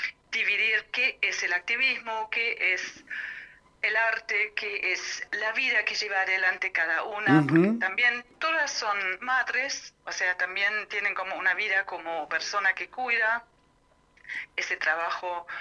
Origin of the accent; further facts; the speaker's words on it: Germany; also born or lived in Berlin; now in Buenos Aires, Argentina; Yo soy alemana, pero vivo en Buenos Aires desde hace 12 años.